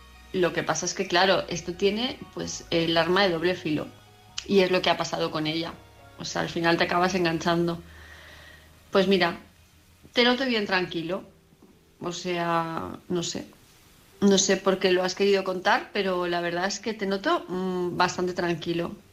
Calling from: Palma, Balearic Islands, Spain; de Palma de Mallorca

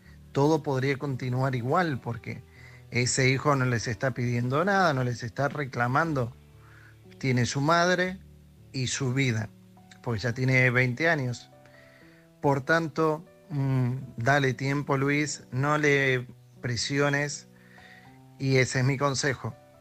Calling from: Girona, Catalonia, Spain; de Girona.

